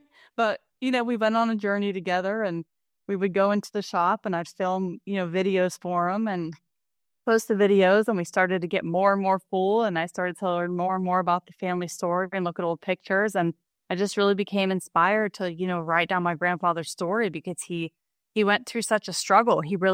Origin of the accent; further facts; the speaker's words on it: Pennsylvania, United States; I grew up in Western Pennsylvania, a very traditional Catholic Italian family, four brothers and sisters and my parents.